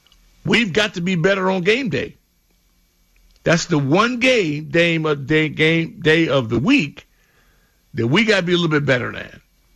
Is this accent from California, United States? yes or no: yes; California, United States; I grew up out there in Orange County.